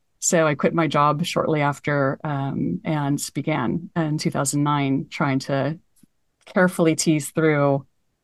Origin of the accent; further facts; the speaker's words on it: United States; I felt like it was the water I needed as an American, in our